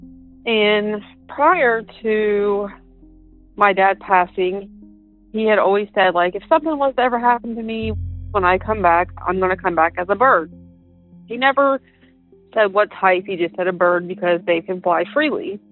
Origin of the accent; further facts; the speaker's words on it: Columbus, Ohio, United States; I am from Columbus, Ohio.